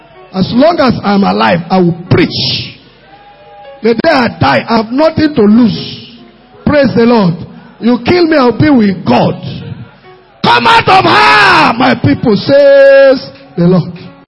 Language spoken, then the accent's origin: English; Nigeria; I came from Nigeria.